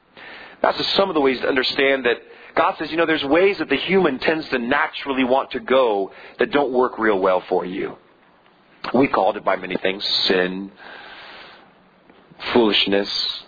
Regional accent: United States; I live in the United States and I am an American, but that's not my primary identity.

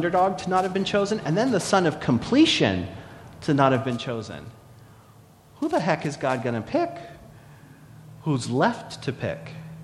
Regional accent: Pennsylvania, United States; Sorry, I came from Podunk, Pennsylvania, so I feel like I can claim that.

